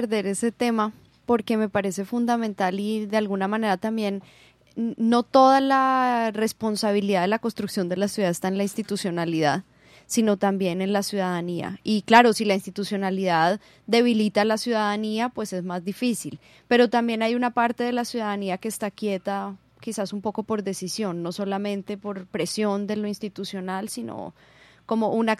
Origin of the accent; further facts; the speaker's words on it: Barranquilla, Atlántico, Colombia; todos los que somos ciudadanos barranquilleros.